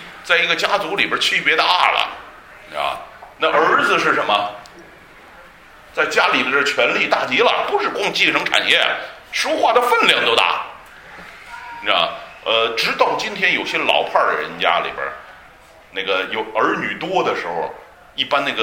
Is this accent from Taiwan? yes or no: no; China; 你知道我们中国人没有这种拣选的概念哈